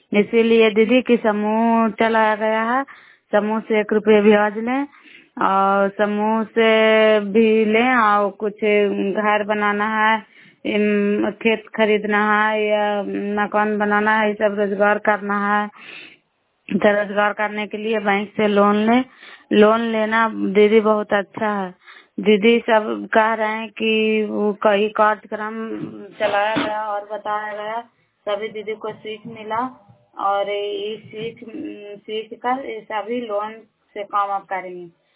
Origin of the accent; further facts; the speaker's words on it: Bihar, India; नालंदा जिला करार ब्लॉक की निवासी हूँ।